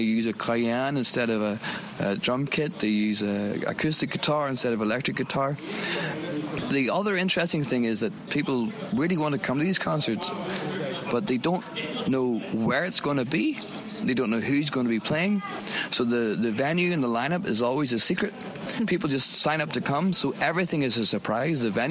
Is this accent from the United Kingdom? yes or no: yes; Northern Ireland, United Kingdom; now in Odense, Denmark; I'm from Northern Ireland.